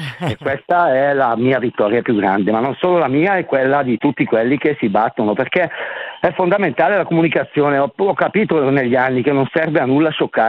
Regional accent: Lovere, Lombardy, Italy; io sono di Lovere sul lago di Seo, in provincia di Bergamo.

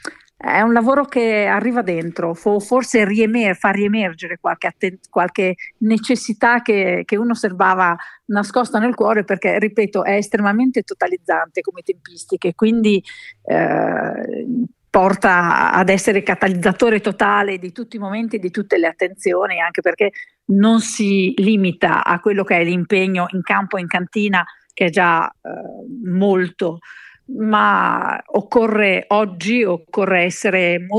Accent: Emilia-Romagna, Italy; mi verrebbe da dire regione, vede, da vera romagnola, ma la regione è l'Emilia Romagna.

